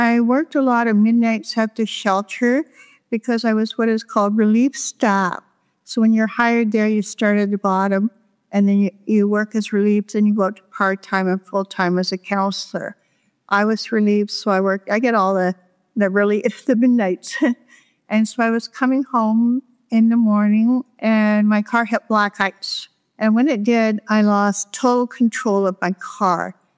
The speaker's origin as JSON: {"language": "English", "town": "Peterborough", "region": "Ontario", "country": "Canada", "said": "And I was from Peterborough, and that's connected directly to the Great Lakes."}